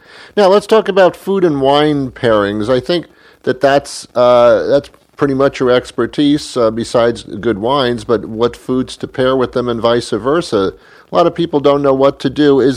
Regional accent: Queens, New York, United States; I'm from Queens. Hi. Just across the bridge.

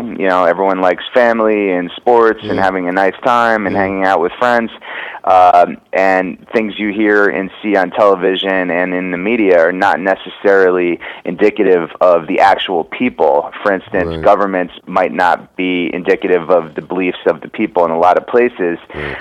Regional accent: Connecticut, United States; I'm from Connecticut, New England guy myself, and I like going down to. I grew up going down to Stone Harbor, New Jersey, and now I like going to the beach in Dewey Beach, Delaware.

